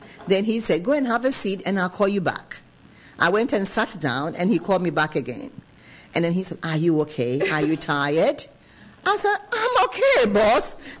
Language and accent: English; United States; I said, listen, I'm from the United States. I'm an adult.